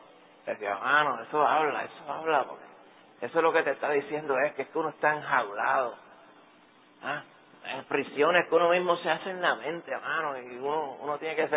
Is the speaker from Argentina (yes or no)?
no; Aguadilla, Puerto Rico; que yo me crié en Aguadilla